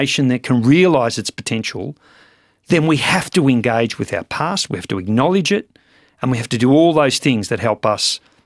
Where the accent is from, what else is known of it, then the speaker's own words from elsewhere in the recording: Australia; You know, I'm a proud product of that great experiment called multiculturalism.